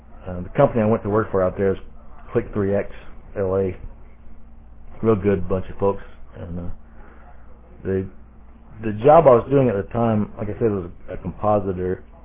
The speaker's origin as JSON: {"language": "English", "region": "the South", "country": "United States", "accent": "Southern", "said": "My southern accent didn't help at all initially with clients."}